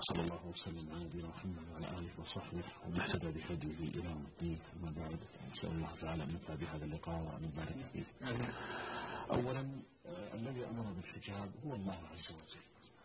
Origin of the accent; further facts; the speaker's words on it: Saudi Arabia; مثلا عندنا في المملكة العربية السعودية